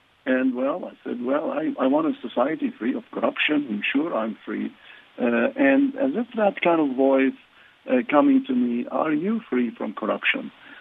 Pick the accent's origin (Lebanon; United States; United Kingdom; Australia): Lebanon; Unfortunately, we had a beautiful country. It used to be known as the Switzerland of the Middle East.